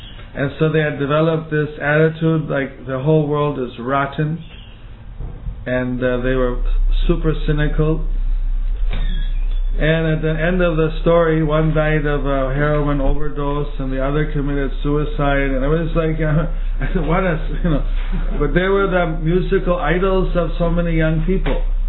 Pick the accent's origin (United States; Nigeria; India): India; I mean, materially speaking, I am an old man. We are from different cultures, you are from the West, I am from India.